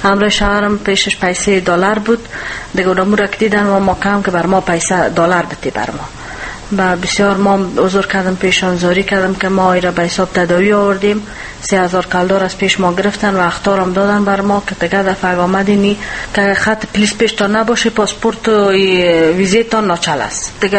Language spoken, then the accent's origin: Persian; Kabul, Afghanistan; ما از کابل آمدیم.